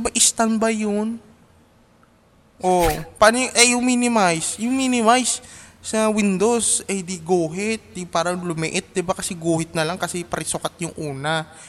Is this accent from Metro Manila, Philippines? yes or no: yes; Manila, Metro Manila, Philippines; Nawala yung purong taga Maynila ko, kumbaga, ay naging purong Tagalog na ako.